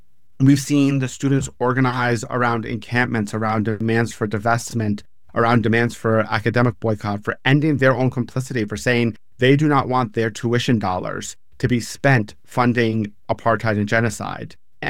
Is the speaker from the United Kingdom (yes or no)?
no; New York City, New York, United States; I grew up in New York City, and I'd tell you, I didn't even know that Columbia was private property.